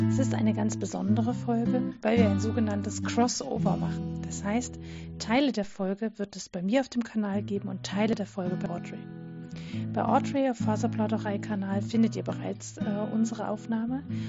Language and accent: German; Saxony, Germany; accent: Saxon; now in Göttingen, Germany; ich komme ursprünglich aus Sachsen, also genau von der anderen Seite von Deutschland quasi. Wohne jetzt aber in Göttingen, wo hier alle Hochdeutsch reden und ich kriege das auch nicht so richtig hin.